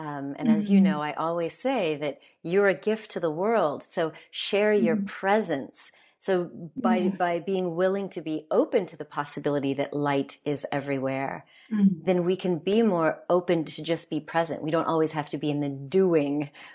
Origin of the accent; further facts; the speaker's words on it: United States; And maybe it's because I'm an American and there's a lot of turmoil that that hasn't ended.